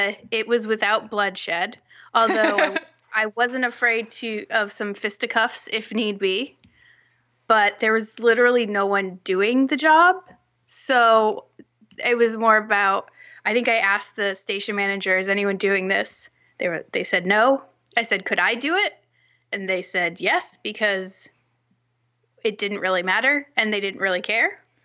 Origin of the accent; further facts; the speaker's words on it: New England, United States; I grew up in New England, and it's fairly liberal around here, all things considered.